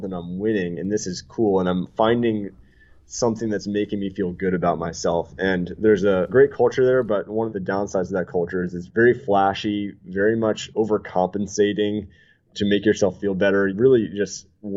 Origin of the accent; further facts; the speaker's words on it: Maryland, United States; So growing up in Maryland, there was a guy that was the quarterback of the high school I would have gone to.